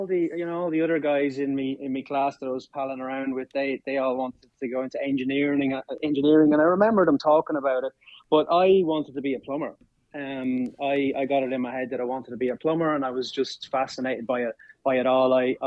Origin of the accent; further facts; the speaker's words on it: Clane, Kildare, Ireland; also born or lived in Dublin; Yeah, so I was born in Dublin and raised in Kildare, Clane, a small town in Kildare called Clane.